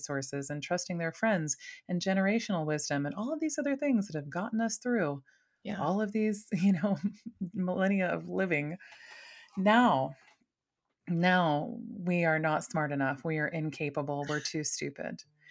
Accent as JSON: {"language": "English", "town": "Maui", "region": "Hawaii", "country": "United States", "said": "I'm from Maui. I assumed everyone did."}